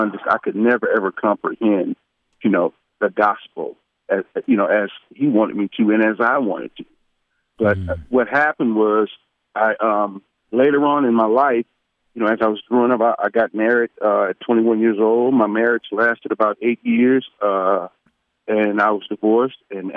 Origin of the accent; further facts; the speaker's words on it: Houston, Texas, United States; I'm 54 years old. I grew up in Houston, Texas. I'm a son of a minister.